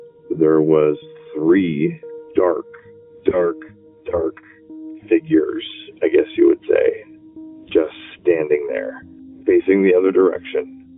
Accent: Lafayette, California, United States; I'm from the Bay Area, actually Lafayette, California.

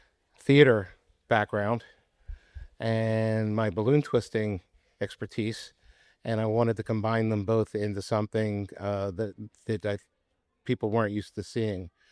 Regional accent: Philadelphia, Pennsylvania, United States; born there; I was born in Philadelphia. I was born in the hospital because I wanted to be near my mommy.

